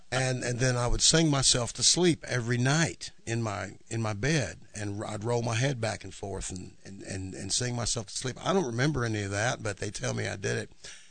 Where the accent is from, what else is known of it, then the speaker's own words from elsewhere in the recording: Belton, Texas, United States; also born or lived in Fort Ord / Killeen; I did grow up in Belton. I was born in Fort Ord, California.